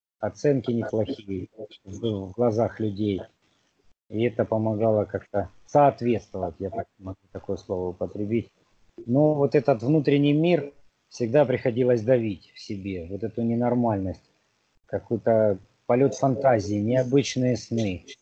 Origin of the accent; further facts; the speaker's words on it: Horlivka, Donetsk Oblast, Ukraine; родители сейчас остаются там в Горловке. Родился в Донецке, а школу заканчивал. Это было все в Горловке. В 2000-м безвыездно уже как бы в Донецке проживаю с новой семьей.